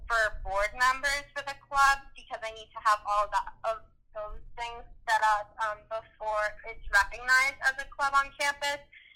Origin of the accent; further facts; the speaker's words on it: Rhode Island, United States; a special Olympics team in Rhode Island, which is my hometown.